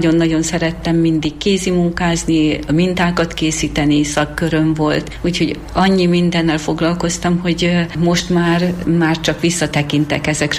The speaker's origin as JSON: {"language": "Hungarian", "region": "Baranya", "country": "Hungary", "tie": "born or raised there", "said": "Nagyon szeretem Pécsváradot, és hát itt a környéken egy kicsi faluba születtem, 10 éves koromig ott éltem."}